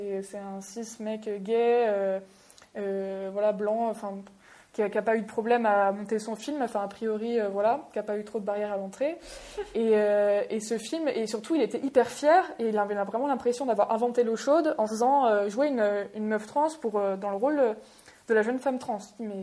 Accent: Pays de la Loire, France; je viens pas du tout de Paris, mais je viens vraiment d'un milieu très rural, je viens de la Vendée, donc milieu catho, de droite. Donc heureusement, je viens d'une famille de fonctionnaires, enfin d'enseignants, de gauche

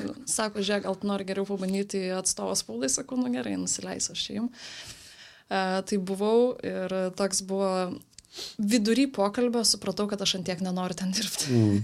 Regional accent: Nida, Klaipėda County, Lithuania; aš pati iš Nidos

